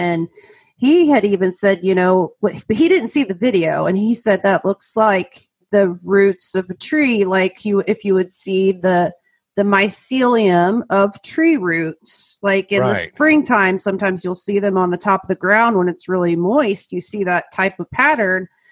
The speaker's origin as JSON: {"language": "English", "region": "Oklahoma", "country": "United States", "tie": "born or raised there", "said": "To all of my years growing up in Oklahoma"}